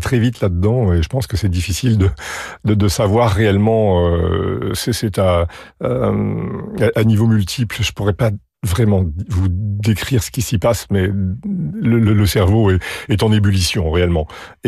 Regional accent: Boulogne-sur-Mer, Hauts-de-France, France; je retourne dans ma ville natale cet après-midi et j'y jouerai un concert demain dans l'église où j'ai commencé l'orgue.

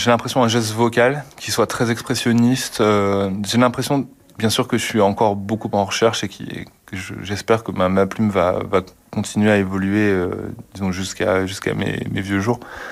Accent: Tourcoing, Hauts-de-France, France; J'ai grandi à Tourcoing

